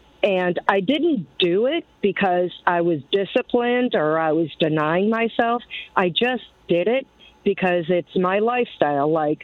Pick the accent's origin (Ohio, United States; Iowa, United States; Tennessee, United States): Ohio, United States; now in Florida, United States; I know that's not a popular thing down here in Florida, but so I was from Ohio.